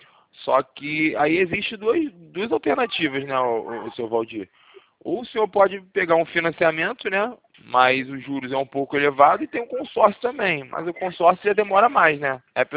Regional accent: Rio de Janeiro, Brazil; É, sou do Rio, centro do Rio.

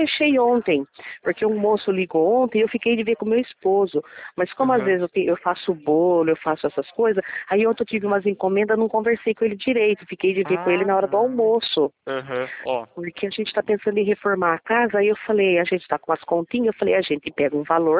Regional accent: Araras, São Paulo, Brazil; Porque eu sou daqui de Araras

